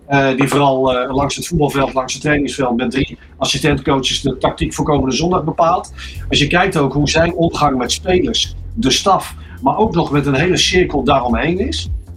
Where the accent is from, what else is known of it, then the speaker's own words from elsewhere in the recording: Utrecht, Netherlands; Maar ik kom uit Utrecht, dan weet je het wel.